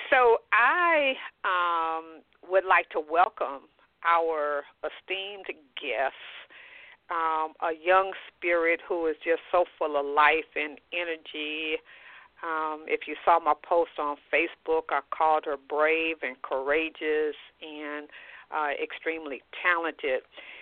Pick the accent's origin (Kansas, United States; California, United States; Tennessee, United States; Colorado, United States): California, United States; Los Angeles; She's based in my hometown of Los Angeles, California.